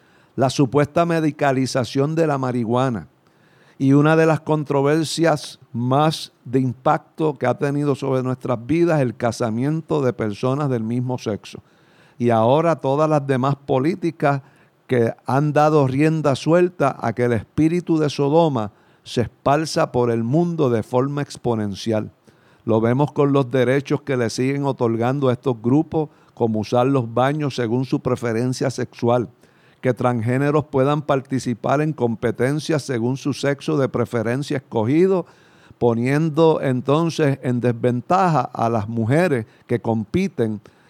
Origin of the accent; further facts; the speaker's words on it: Puerto Rico; nos afecta a nosotros como puertorriqueños por nuestra relación con los Estados Unidos